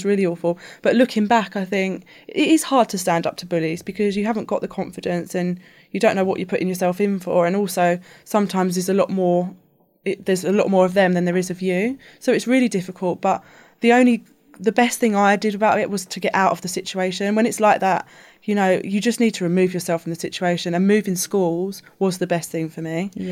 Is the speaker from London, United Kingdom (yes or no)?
yes; London, United Kingdom; So I grew up in Southeast London and just went to a state school, a mixed school.